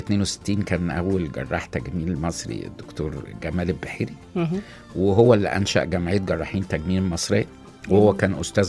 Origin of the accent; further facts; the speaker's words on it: England, United Kingdom; وأنا قضيت طفولتي ابتدائي في إنجلترا.